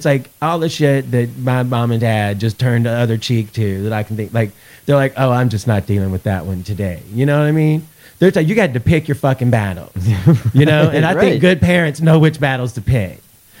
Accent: the South, United States; I'm from the South. I know how these fools operate.

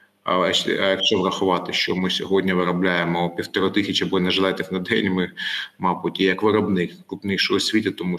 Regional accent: Kharkiv, Kharkiv Oblast, Ukraine; Так, я з Харкова і декілька моїх колег з Харкова

